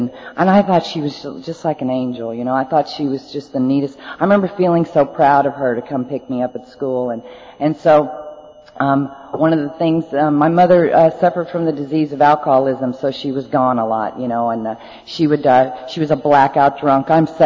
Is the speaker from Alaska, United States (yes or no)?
no; Norman, Oklahoma, United States; I'm from Norman, Oklahoma, the Phoenix group.